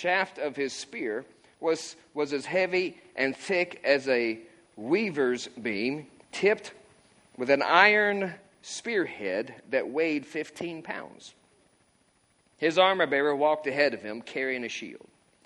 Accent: Kentucky, United States; I'm from Kentucky. Some of these words just really are hard to say.

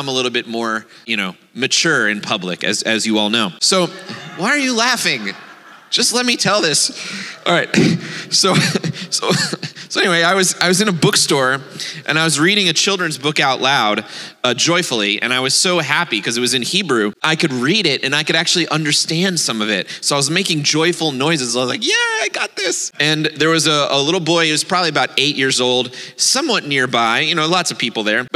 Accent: Richmond, Virginia, United States; Now, you know, I'm from Richmond, born and raised, and even though there are about 10,000 Jews in the greater Richmond area

